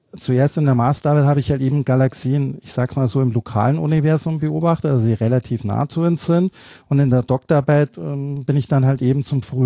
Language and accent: German; Munich, Bavaria, Germany; now in Spain; Also ich komme ja aus München und ich bin wirklich sehr heimatverbunden